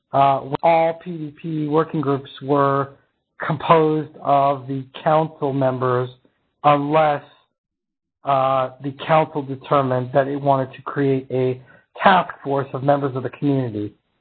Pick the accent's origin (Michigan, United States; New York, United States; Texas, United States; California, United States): New York, United States; accent: New York; I think it may be my New York accent or being late at night.